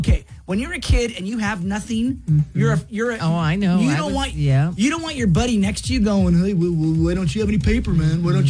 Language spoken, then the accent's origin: English; Washington, United States; Growing up in the Northwest, growing up in Washington State, those things were everywhere.